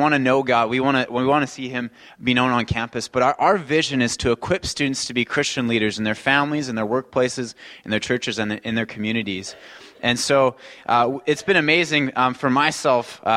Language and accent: English; Nanaimo, British Columbia, Canada; So I was born and raised in Nanaimo, so I'm an island boy.